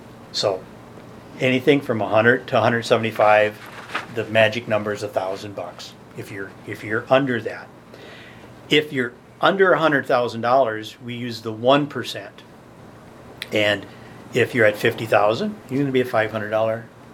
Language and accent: English; Springfield, United States; In my hometown of Springfield, Wagner Bus Service ran for 35 years.